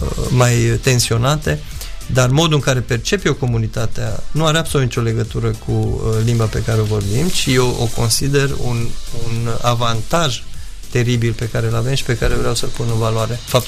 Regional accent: Dâmbu, Romania; sunt român și sunt mândru de acest lucru, faptul că eu sunt născut aici și am crescut de mic în Dâmbu

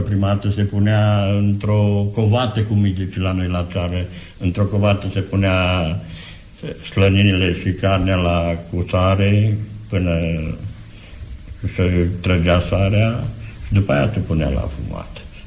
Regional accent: Cluj, Cluj County, Romania; Eu deloc sunt din Cluj.

